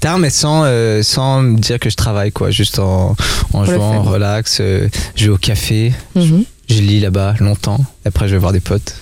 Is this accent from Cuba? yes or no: no; Canada; now in France; Bah non, mais j'ai grandi au Canada, oui.